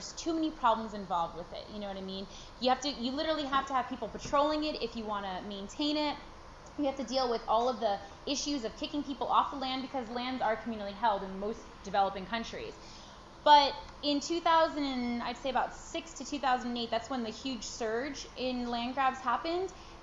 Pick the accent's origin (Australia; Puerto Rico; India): Puerto Rico; also born or lived in New York City, United States; So I'm first generation American, and I grew up in New York City in Puerto Rico. And growing up in Puerto Rico, we have very close ties to the land.